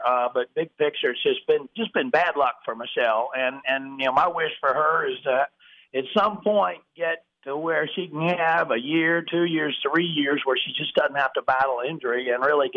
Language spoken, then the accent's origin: English; South Carolina, United States; I grew up in South Carolina, and I've had a good relationship with the folks down at Myrtle Beach